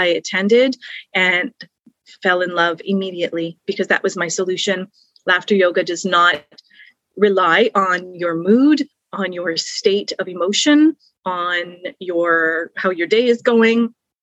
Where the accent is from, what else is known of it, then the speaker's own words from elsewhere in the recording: Ontario, Canada; See, in French Canadian culture, and I'm from Northern Ontario, which is very francophone, we do improv comedy in elementary school